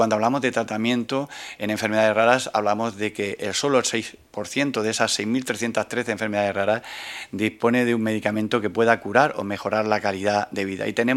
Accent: Spain; porque somos ciudadanos españoles, somos ciudadanos europeos

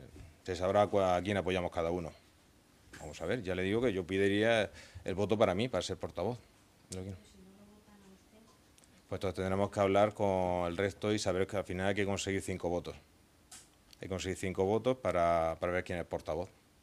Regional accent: Murcia, Region of Murcia, Spain; somos de Murcia, nuestros hijos han nacido aquí y queremos seguir viviendo aquí.

